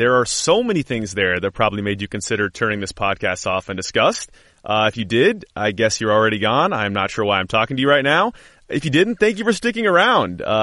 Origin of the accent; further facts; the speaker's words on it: United States; Also, my story is considerably less authentic, as you can imagine, growing up in the States.